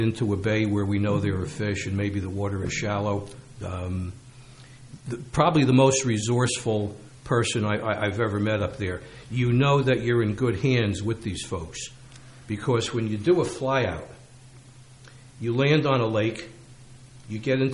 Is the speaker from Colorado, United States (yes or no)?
no; Carteret, New Jersey, United States; I grew up in Carteret.